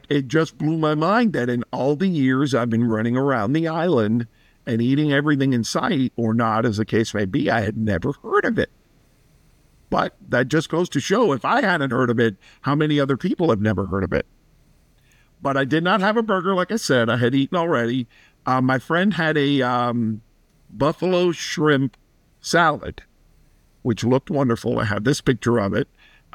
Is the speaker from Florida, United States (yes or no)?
yes; Miami, Florida, United States; moved away; Like before I moved away from Miami, I don't think I had been to the beach for 3 or 4 years. Like, how could you not? Well, I grew up with it.